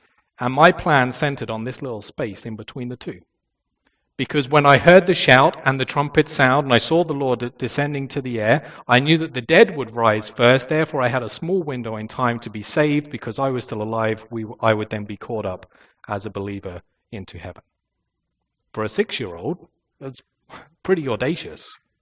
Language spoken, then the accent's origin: English; England, United Kingdom; When I was growing up in England, I grew up in an assembly very much like this.